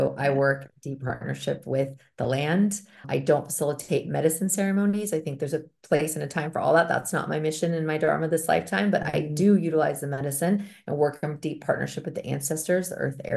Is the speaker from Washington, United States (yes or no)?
yes; Seattle, Washington, United States; I grew up in Seattle.